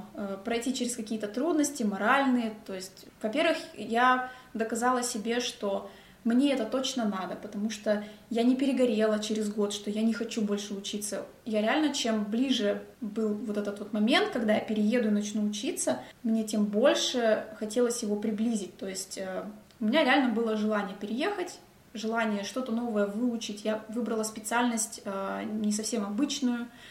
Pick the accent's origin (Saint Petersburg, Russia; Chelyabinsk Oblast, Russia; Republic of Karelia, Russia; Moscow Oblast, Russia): Republic of Karelia, Russia; Kostomuksha; жить в Петрозаводске, в Костомукше, в моем родном городе